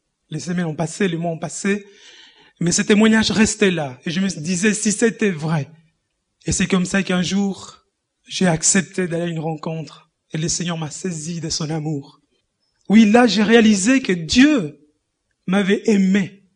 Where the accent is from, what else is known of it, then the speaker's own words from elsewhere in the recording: Panama; French is a second language; now in Europe; Je suis originaire du Panama et je suis en Europe maintenant depuis 13 ans. Je viens d'une famille d'origine catholique. Nous sommes 8 enfants.